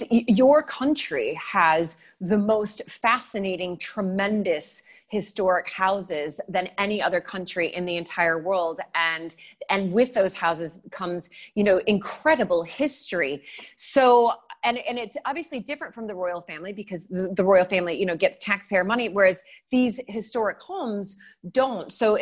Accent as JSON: {"language": "English", "country": "United States", "said": "Because I think as an American, we just don't have the rich history that you all have and grew up with."}